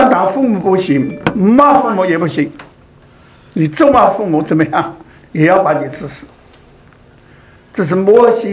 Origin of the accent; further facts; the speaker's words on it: China; moved away; 所以我们中国人也知道要有良心孝敬父母，不应该这样做。那么原来我在大陆的时候